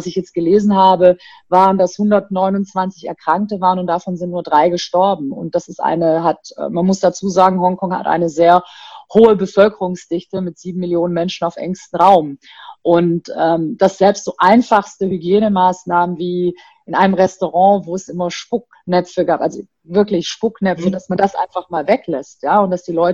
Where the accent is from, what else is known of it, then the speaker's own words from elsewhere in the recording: India; Ich bin ja selber ursprünglich aus Indien.